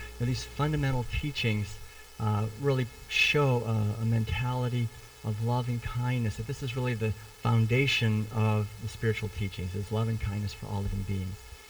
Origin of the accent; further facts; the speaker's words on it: Concord, Massachusetts, United States; I remember as I was growing up in Concord, Massachusetts, which is where I was born and raised